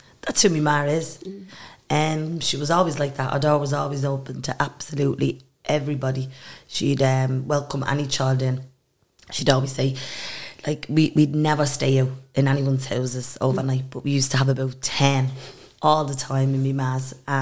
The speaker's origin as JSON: {"language": "English", "town": "Dublin", "region": "Leinster", "country": "Ireland", "tie": "born or raised there", "said": "we moved there out of there when I think I was four, and we moved into the North Strand"}